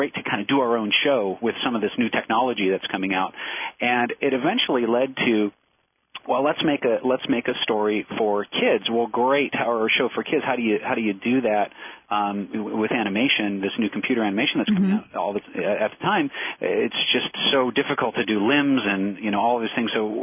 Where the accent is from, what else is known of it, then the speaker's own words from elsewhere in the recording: Colorado, United States; Both of us grown up, I was from Colorado, he was from Chicago